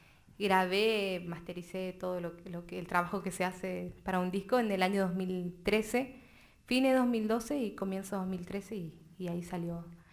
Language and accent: Spanish; Saladas, Corrientes, Argentina; Allá en mi pueblo te estoy hablando.